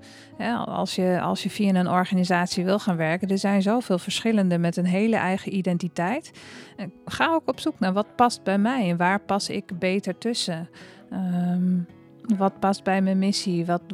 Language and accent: Dutch; Netherlands; vergeet ook niet, we zijn Hollanders, hè?